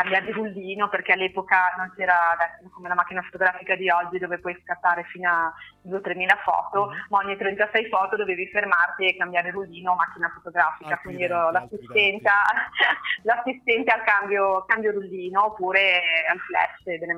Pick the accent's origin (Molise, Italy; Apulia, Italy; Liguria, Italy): Liguria, Italy; Genoa; Ma io sono di Genova, però mi muovo su tutta la Liguria, su tutta Italia